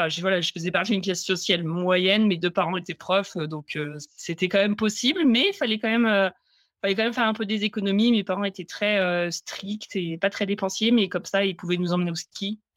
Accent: Auvergne-Rhône-Alpes, France; j'ai grandi en Haute-Savoie. Donc là-bas, il y a pas mal de montagnes. Moi, j'étais au fond de la vallée

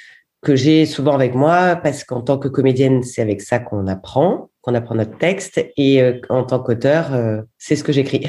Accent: Marseille, Provence-Alpes-Côte d'Azur, France; moved away as an adult; also born or lived in Spain / United States; now in Paris, France; J'ai grandi à Marseille. jusqu'au bac. Ma famille est là, enfin mes parents sont encore là-bas. Et ensuite, j'ai fait des études à Paris, un peu en Espagne, beaucoup aux États-Unis

